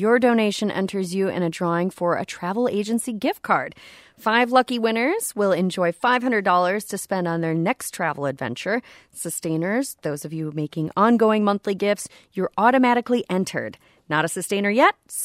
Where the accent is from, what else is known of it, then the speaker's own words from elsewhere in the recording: Weyerhaeuser, Wisconsin, United States; I'm from Weyerhaeuser, Wisconsin.